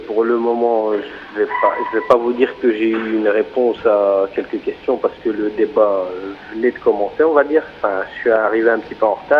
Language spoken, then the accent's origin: French; Belgium; born there; J'ai mes papiers belges, je suis né en Belgique. Je viens de me retrouver il y a 3 mois sur Liège